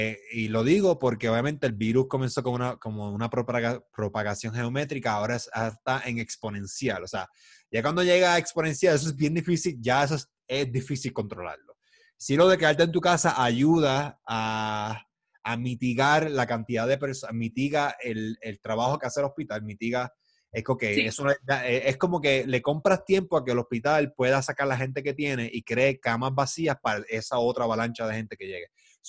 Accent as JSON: {"language": "Spanish", "country": "Puerto Rico", "said": "Pero la realidad es que nosotros somos puertorriqueños"}